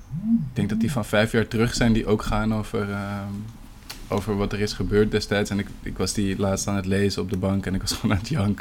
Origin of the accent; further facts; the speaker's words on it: Amsterdam, North Holland, Netherlands; Ik was 2,5 ongeveer toen de ramp gebeurde en ik kom uit de Pijp, Amsterdam.